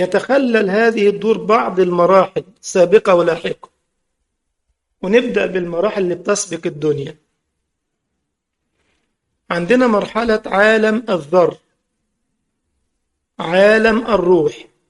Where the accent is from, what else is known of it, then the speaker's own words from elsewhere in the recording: Egypt; عندنا في مصر يقول لك اللسان، منطقة عندنا اسمها إيش؟ اللسان.